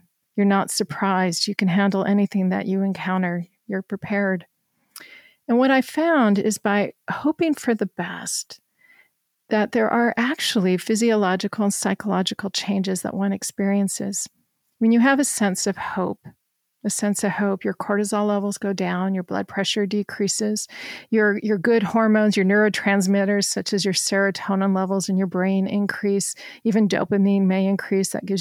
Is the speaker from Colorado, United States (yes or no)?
yes; Colorado, United States; I think growing up in Colorado, we always made sure that our pantries were full and that we had gas in the car in case a blizzard came.